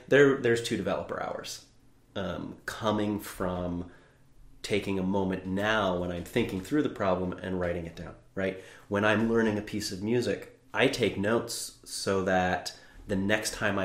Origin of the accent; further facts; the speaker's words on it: Pittsburgh, Pennsylvania, United States; I grew up in the Pittsburgh region.